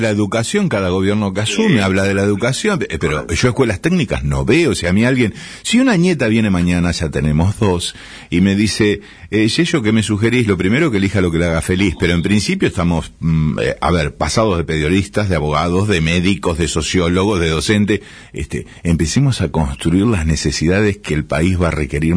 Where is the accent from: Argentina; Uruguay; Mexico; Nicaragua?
Argentina; Patagonia; Bueno, vengo de la Patagonia, vi una sola chimenea encendida